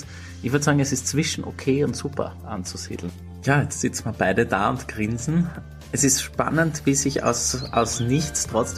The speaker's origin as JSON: {"language": "German", "country": "Austria", "said": "Ich aus Österreich."}